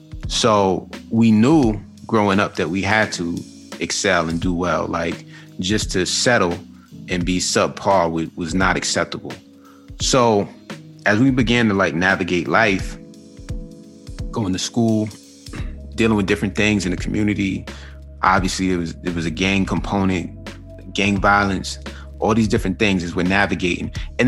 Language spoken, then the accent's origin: English; Queens, New York, United States; like, I grew up in Queens, New York. The period that I grew up in was coined the crack era.